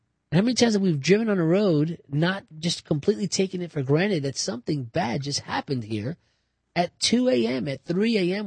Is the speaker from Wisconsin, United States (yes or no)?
no; New Jersey, United States; You know, when I grew up in Jersey, there was a lot of double dutch going on.